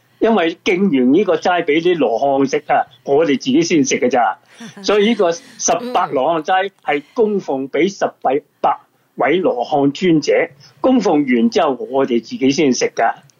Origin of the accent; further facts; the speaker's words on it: China; 但系我哋中国人嗰个传统